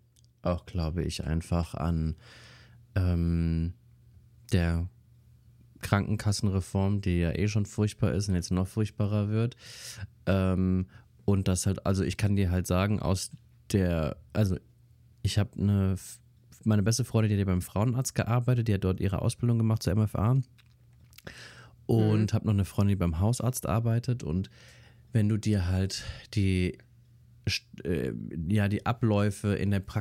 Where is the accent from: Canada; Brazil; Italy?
Italy; Und da müssen wir einmal in mein Heimatland schauen, Italien.